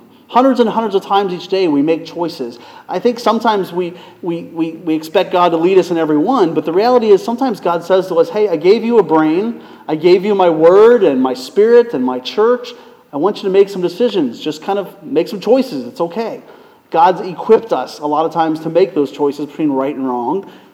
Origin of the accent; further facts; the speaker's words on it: Pennsylvania, United States; I was back in my hometown, June of 2009, back in Pennsylvania.